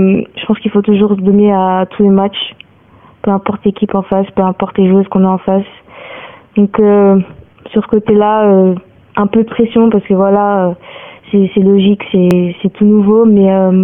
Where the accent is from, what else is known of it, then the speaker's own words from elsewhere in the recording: Lyon, Auvergne-Rhône-Alpes, France; Et moi, je me rapproche de chez moi parce que je suis originaire de Lyon.